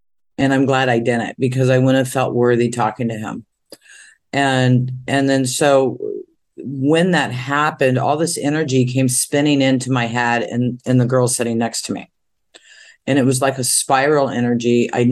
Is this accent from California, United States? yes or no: yes; California, United States; I'm from California.